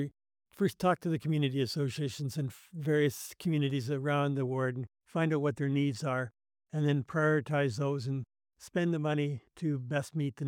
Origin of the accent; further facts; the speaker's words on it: Calgary, Alberta, Canada; moved away as an adult; now in Hamilton, Canada; I moved to Hamilton in 2021, and I came from Calgary, where I had spent 40 years there.